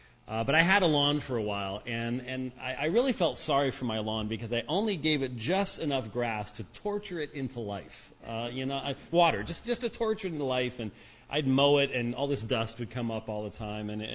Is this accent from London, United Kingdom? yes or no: no; Scotland, United Kingdom; I'm Scottish